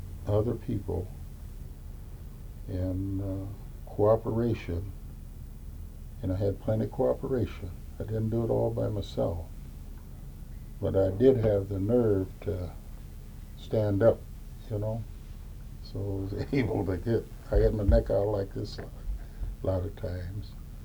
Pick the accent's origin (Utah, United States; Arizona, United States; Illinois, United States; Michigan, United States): Illinois, United States; also born or lived in Pueblo, Colorado; No, I was born in Pueblo, Colorado. Raised up in Illinois